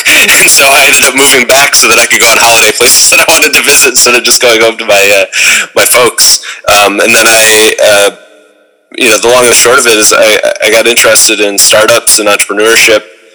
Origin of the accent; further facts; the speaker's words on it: New York, United States; I grew up in New York, but not New York City. That's what everyone thinks. Western New York, which is a Rust Belt area, is what we say.